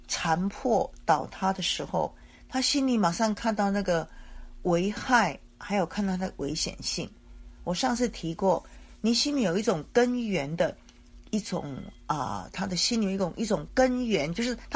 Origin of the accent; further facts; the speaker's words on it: China; 就像一个我们中国人以前说城池就好像一座城